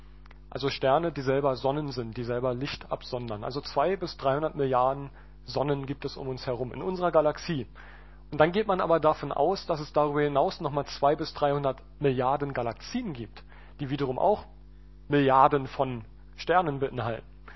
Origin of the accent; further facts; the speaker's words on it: Berlin, Germany; Meine Frau und ich, wir sind vor 2 Jahren aus Sachsen hergezogen. Ich komme eigentlich aus Berlin, meine Frau aus der Nähe von Stuttgart.